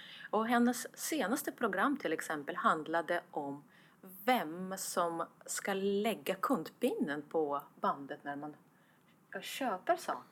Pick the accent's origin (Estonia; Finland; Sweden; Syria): Estonia; Swedish is a second language; För att när jag kommer från Estland kan jag inte rekommendera så mycket till människor från Italien kanske.